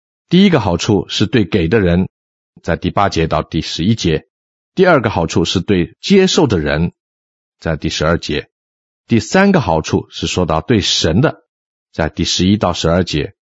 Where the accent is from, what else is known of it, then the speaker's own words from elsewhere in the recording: China; 可见保罗所引用的这句谚语就好像我们中国人说的种瓜得瓜，种豆得豆一样